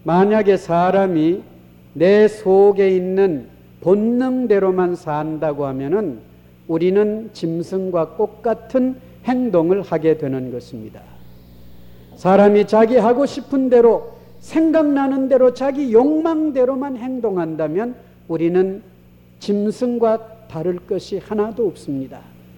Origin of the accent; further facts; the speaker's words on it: South Korea; 저도 한국 사람이고 믿는 사람이고